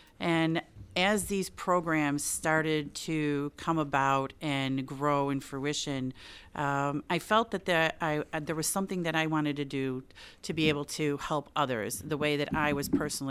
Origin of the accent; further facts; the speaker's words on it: Buffalo, New York, United States; I was born and raised in South Buffalo.